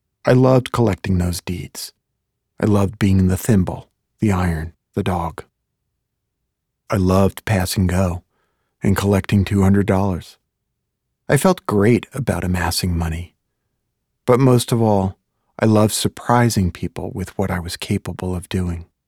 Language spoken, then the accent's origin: English; Brooklyn, New York, United States; the 2-bedroom apartment on the ground floor of the small Brooklyn building owned by my grandfather. I was born in December 1963, a month after JFK was killed.